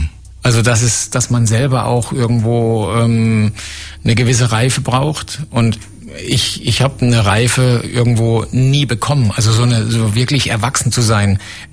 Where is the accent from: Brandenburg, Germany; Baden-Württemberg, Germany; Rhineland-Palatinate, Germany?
Baden-Württemberg, Germany; Karlsruhe; Ich bin nach Karlsruhe gezogen vor einem halben, dreiviertel Jahr in meine Heimat wieder mit ihm